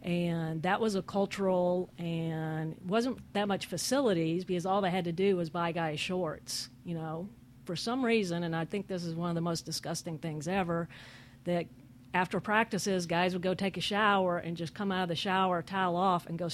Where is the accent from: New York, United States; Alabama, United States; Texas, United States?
Texas, United States; Goldthwaite; I'm a Texan, born and raised in Texas, lived in many different cities in the state of Texas, was born in Goldthwaite, Texas, which is in the absolute middle of nowhere, somewhere west of Waco